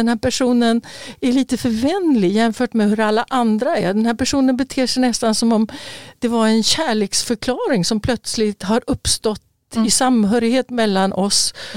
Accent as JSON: {"language": "Swedish", "town": "Örebro", "region": "Örebro County", "country": "Sweden", "tie": "born or raised there", "said": "Men när jag var liten i Örebro"}